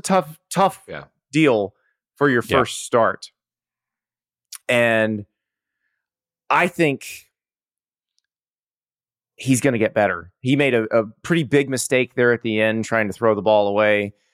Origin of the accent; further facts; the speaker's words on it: Florida, United States; also born or lived in South Carolina; And my 90s kid nostalgia as someone who grew up in the state of Florida. So I moved from South Carolina to Florida in 1985. I'm 7 years old.